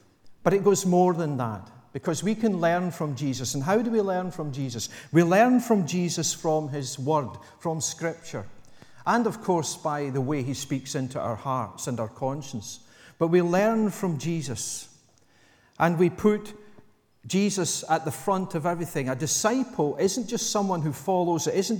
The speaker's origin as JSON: {"language": "English", "region": "Scotland", "country": "United Kingdom", "tie": "born or raised there", "said": "I'm quite far away as well because I was brought up on the East Coast."}